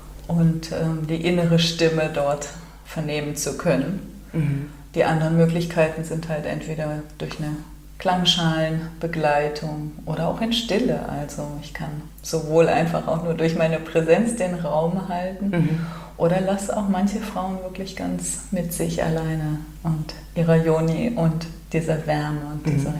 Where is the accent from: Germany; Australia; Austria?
Germany; Cologne, North Rhine-Westphalia; Ich komme hier aus Köln